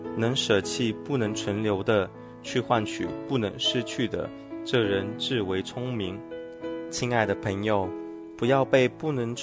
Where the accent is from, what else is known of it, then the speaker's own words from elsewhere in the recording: Hong Kong; 我成长于经济起飞阶段的香港，家境清贫，曾住山边寮屋及政府屋村